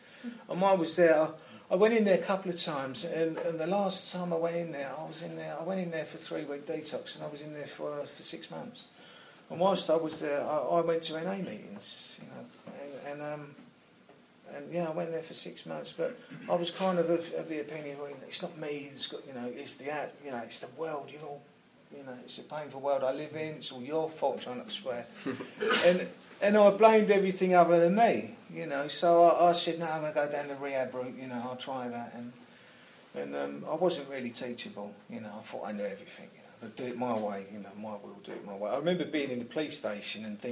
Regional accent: London, United Kingdom; I come from South London, from a coal merchant's family.

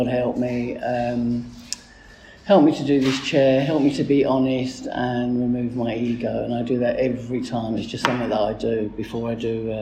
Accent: London, United Kingdom; accent: Cockney; I'm the Cockney one

